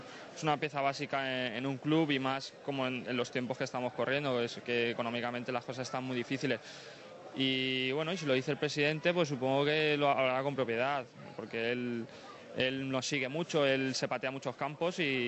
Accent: Huelva, Andalusia, Spain; Encima tengo la suerte de que yo soy de allí, soy de Huelva.

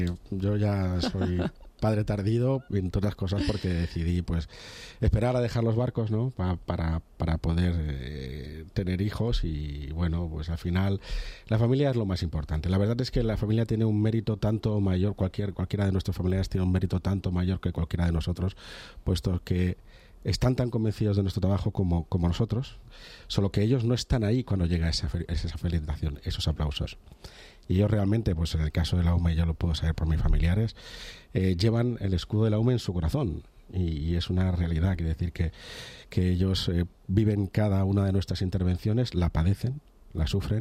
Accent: Barcelona, Catalonia, Spain; Pues bueno, pues la verdad es que yo como catalán, ¿no? Como catalán, pues de Barcelona, seguramente de Barcelona, vivía cerca del mar

